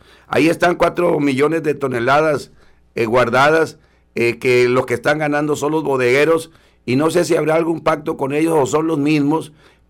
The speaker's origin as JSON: {"language": "Spanish", "town": "El Pozole", "region": "Sinaloa", "country": "Mexico", "tie": "born or raised there", "said": "terminó muriendo ahí cerca de mi pueblo, cerca de mi pueblo del Pozole, en Apoderado, Sinaloa"}